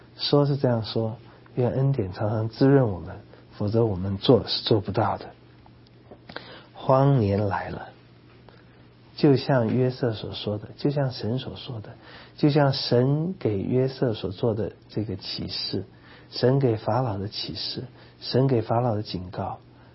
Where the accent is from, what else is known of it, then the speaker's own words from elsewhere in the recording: China; 真像我们中国人讲的那个圆